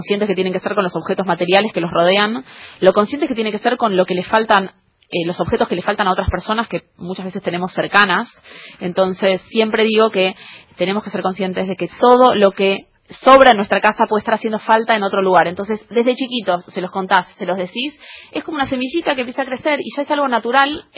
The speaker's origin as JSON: {"language": "Spanish", "country": "Argentina", "said": "primero soy un humano, después soy argentina también."}